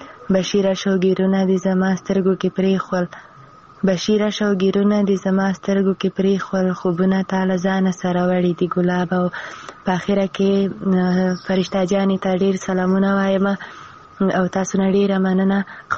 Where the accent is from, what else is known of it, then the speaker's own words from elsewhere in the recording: Khyber Pakhtunkhwa, Pakistan; له جنوبي وزیرستان راغلی یم